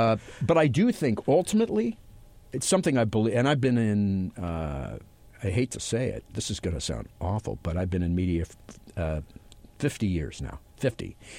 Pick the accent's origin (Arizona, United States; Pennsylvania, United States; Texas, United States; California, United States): California, United States; Los Angeles; my hometown of Los Angeles